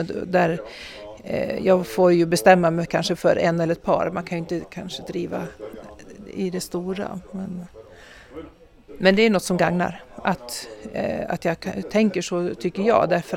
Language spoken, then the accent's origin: Swedish; Falun, Dalarna County, Sweden; i Falun där jag kommer ifrån